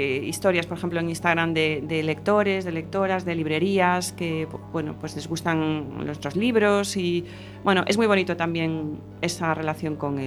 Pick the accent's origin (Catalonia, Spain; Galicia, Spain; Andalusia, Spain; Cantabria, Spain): Galicia, Spain; A Coruña; also born or lived in Bilbao; Nosotros vivíamos en Bilbao, yo de hecho nací en Bilbao, aunque soy coruñesa, porque solo viví allí 3 años y yo no, eso, no, quiero decir, no tengo ninguna vinculación con Bilbao.